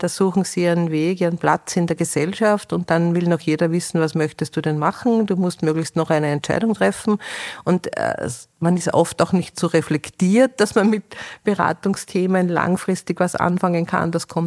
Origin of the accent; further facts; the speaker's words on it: Steyr, Upper Austria, Austria; ich komme zum Beispiel aus Steyr, gibt es keinen Bootsbau